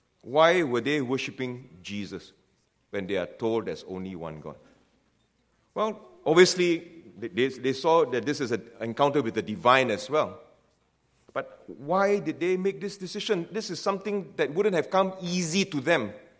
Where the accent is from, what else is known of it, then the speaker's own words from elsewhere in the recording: Penang, Malaysia; So I was from Malaysia, as been told, from Penang, this island in the north of Malaysia.